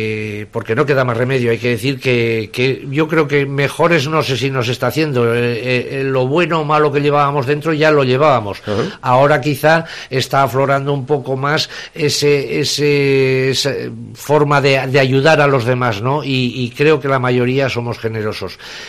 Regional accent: Tudela, Navarre, Spain; yo voy a hablar de mi pueblo, de Tudela y de todos los de alrededor

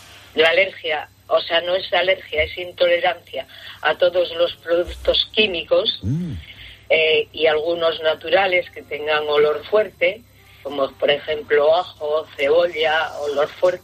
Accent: Gijón, Asturias, Spain; Yo vivo, soy de Gijón

